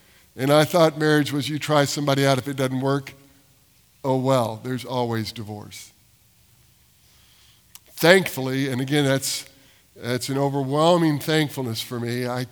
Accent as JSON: {"language": "English", "region": "Texas", "country": "United States", "tie": "born or raised there", "said": "I moved her to Texas from California. I grew up here. She didn't. We moved to Texas and moved in with my grandmother"}